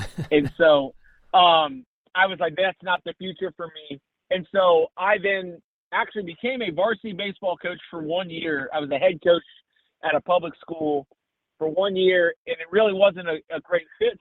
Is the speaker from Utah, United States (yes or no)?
no; Ohio, United States; People in Wisconsin trying to tell a guy from Ohio he had an accent.